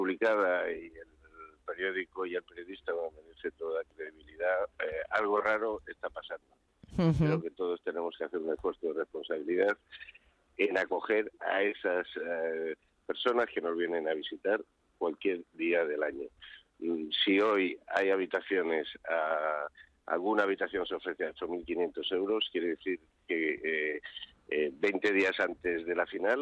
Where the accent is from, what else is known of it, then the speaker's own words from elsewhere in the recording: Madrid, Community of Madrid, Spain; como madrileño